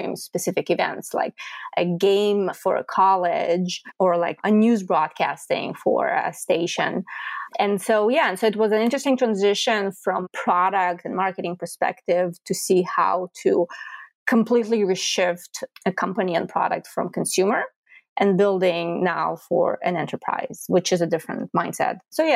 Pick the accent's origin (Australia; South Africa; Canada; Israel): Israel; moved away as an adult; now in United States; I come from Israel. In Israel, I served in the tech unit of the Air Force, and my technical understanding comes from there. Then when I moved to the Bay Area